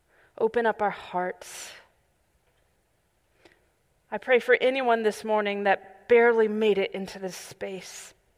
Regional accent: California, United States; And I thought, thanks be to God, I'm a Californian.

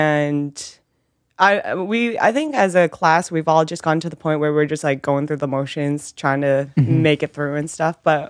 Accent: Weymouth, Massachusetts, United States; I was born and raised in Weymouth, Massachusetts. My parents, both of them, are Vietnamese immigrants.

